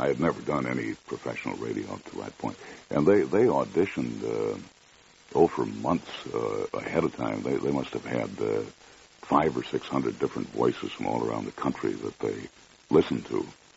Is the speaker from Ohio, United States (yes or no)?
no; Kenosha, Wisconsin, United States; Well, actually, I did some amateur work in Kenosha, Wisconsin, which was my hometown back in my high school days.